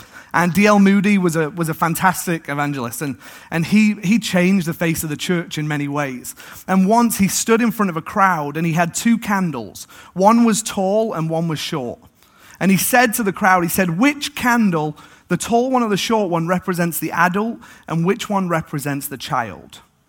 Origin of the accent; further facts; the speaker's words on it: Manchester, North West England, United Kingdom; As you know, I'm from England. I grew up in Manchester.